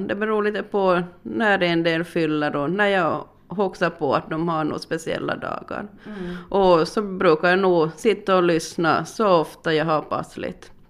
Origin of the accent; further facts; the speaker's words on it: Lappfjärd, Ostrobothnia, Finland; för jag är ju uppvuxen i Lappfjärd, så det är ju 130 kilometer.